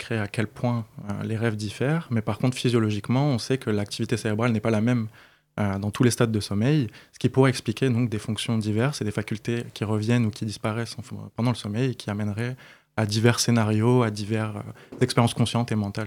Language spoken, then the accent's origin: French; Limeil-Brévannes, Île-de-France, France; Je viens de Limeil-Brévan, dans le 94.